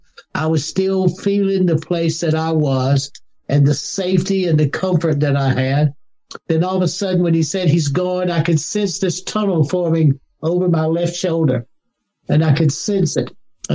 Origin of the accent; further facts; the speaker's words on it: South Carolina, United States; I'm from South Carolina. Growing up in the 50s in South Carolina, everybody goes to hell down here.